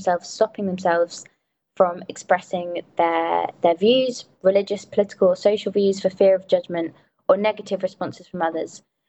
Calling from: Medjugorje, Federation of Bosnia and Herzegovina, Bosnia & Herzegovina; I currently live in the Loreto community, and I'm calling in from Medjugorje today, actually, as well.

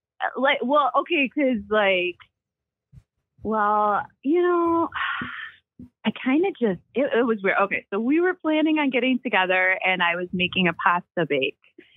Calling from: Delavan, Wisconsin, United States

